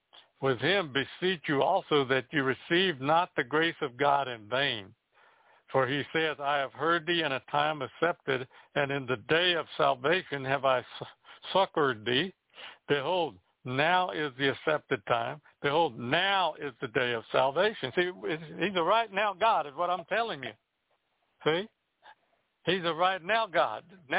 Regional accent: Missouri, United States; I'm from Missouri, the show me state.

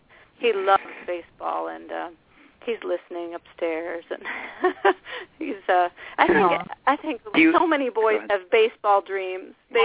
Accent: Tahoe, United States; now in Maine, United States; And I'm from Tahoe. I moved here to Maine from Tahoe, so it's resonating with me.

